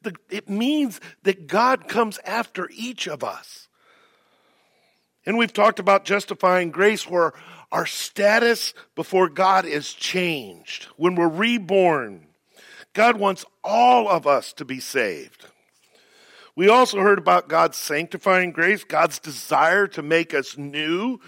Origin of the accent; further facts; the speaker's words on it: Indiana, United States; I grew up in Amish territory, not far from here, in between Elkhart, Goshen, and went to school in Napanee